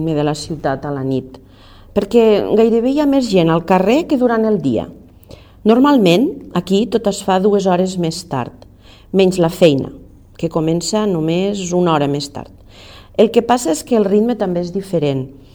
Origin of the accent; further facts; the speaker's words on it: United States; Catalan is a second language; moved away as an adult; now in Barcelona, Spain; jo sóc nord-americana, ja venia a treballar ben pagada i parlava el castellà.